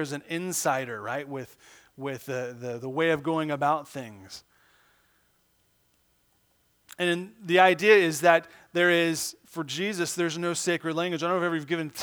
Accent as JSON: {"language": "English", "country": "United States", "said": "I can come as an American and have the same stature"}